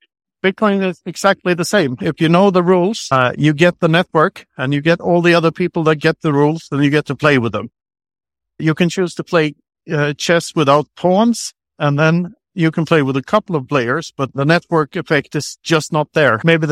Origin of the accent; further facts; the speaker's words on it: Sweden; English is a second language; now in Spain; Yeah, I come from Sweden, but I live in Spain